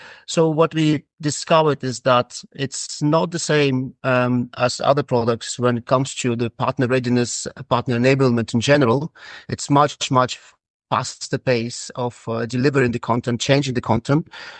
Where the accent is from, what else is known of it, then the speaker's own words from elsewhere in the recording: Estonia; English is a second language; now in Berlin, Germany; I'm originally from Estonia, but today I'm based in Berlin, in Germany.